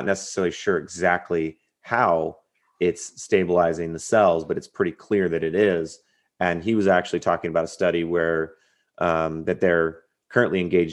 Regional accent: California, United States; I grew up in Southern California, obviously playing football, and San Diego Chargers.

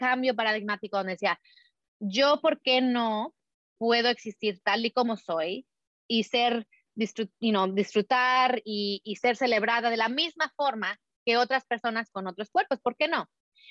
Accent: Mexico; Yo soy una persona de tez blanca, nací, crecí en México, mi mamá era americana

